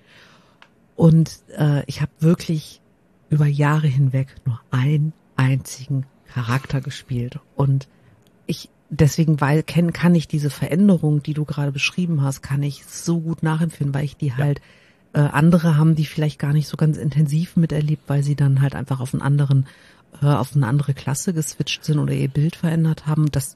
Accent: Germany; also ich meine, wir sind Deutsche, ja, wir spielen Simulationen, in denen wir Arbeit simulieren.

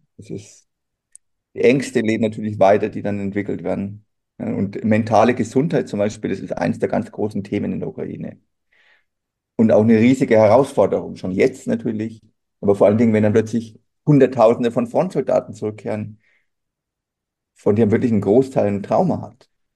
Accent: Bamberg, Bavaria, Germany; mit dem Zug nach Bamberg, meine Heimatstadt.

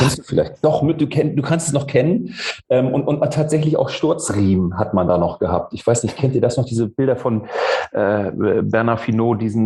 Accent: Neumünster, Schleswig-Holstein, Germany; Und dann war in meiner Heimatstadt Neumünster im Norden Deutschlands, das war dann so eine kleine Triathlon-Hochburg

